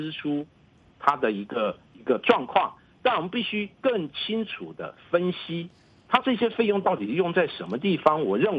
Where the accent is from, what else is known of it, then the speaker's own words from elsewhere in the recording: Taiwan; 当然我本身是来自台湾